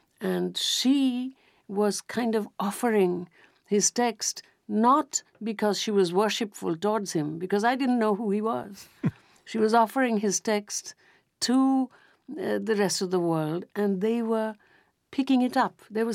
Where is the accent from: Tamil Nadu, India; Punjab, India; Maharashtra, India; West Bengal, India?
West Bengal, India; Calcutta; born there; So he left in 1937. And so therefore I was born in Calcutta. We were already in Calcutta.